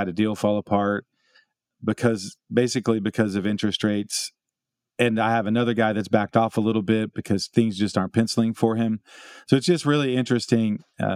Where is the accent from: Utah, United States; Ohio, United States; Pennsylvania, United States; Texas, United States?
Texas, United States; Amarillo; I think that probably goes back to growing up in Amarillo.